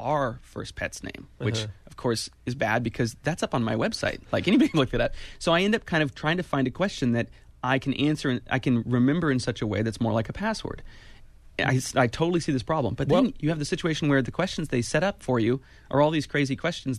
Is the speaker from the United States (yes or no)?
yes; Santa Cruz, California, United States; born there; Everyone knows I was born in Santa Cruz, right?